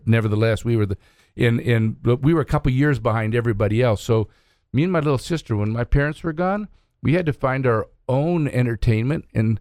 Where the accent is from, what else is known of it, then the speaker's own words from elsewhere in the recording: Vancouver, Washington, United States; now in Idaho Falls, United States; Well, prior to that, I came from Vancouver, and we did the fireworks show in Vancouver, Washington.